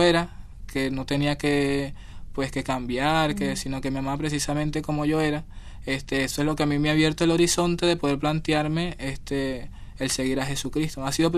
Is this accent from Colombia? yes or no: no; Caracas, Miranda, Venezuela; yo soy de Caracas, de Petare. ¿Conoces Caracas? Una zona popular, el segundo barrio más grande de Latinoamérica, una situación violenta, de pobreza, de mucha precariedad.